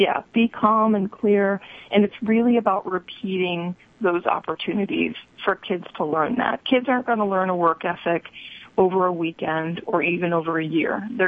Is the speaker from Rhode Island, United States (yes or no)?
yes; Rhode Island, United States; Hey, I grew up in Rhode Island, so I know Carvel well.